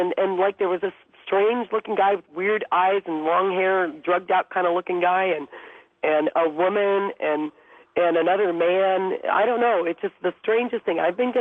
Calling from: Glendale, Arizona, United States; I'm calling from Glendale, Arizona

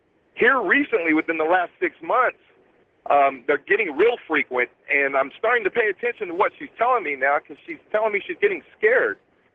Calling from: Yucaipa, California, United States; I'm calling from Yucaipa, California. I'm on the road, a fuel hauler.

